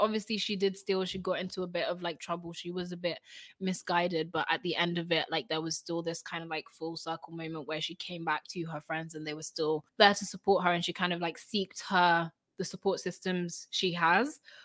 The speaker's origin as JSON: {"language": "English", "country": "United Kingdom", "said": "But even like just being Black British, like yeah, there are moments that are like really hard"}